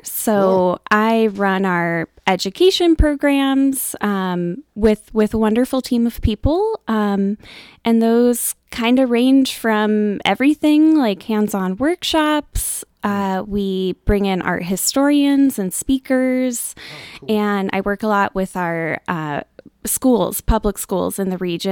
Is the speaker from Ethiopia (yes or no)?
no; New York, United States; I'm originally from Western New York.